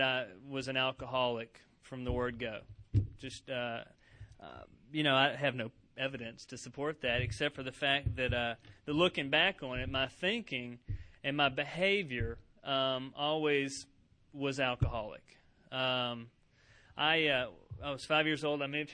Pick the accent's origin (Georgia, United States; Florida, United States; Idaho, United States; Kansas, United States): Georgia, United States; Savannah; born there; I was born in Savannah, Georgia in 1970 to an alcoholic family